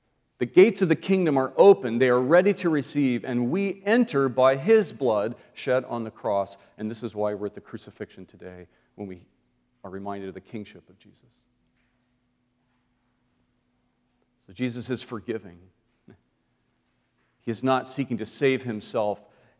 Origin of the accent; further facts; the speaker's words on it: Northern United States, United States; also born or lived in Georgia; Why people just seem to know I was a Yankee?